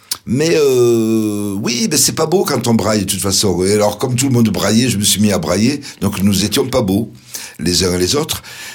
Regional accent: Toulouse, Occitanie, France; Moi, je suis toulousain

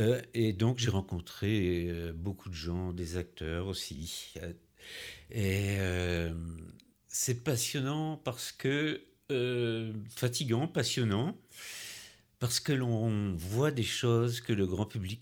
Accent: Brest, Brittany, France; Oui, chez moi, à Brest.

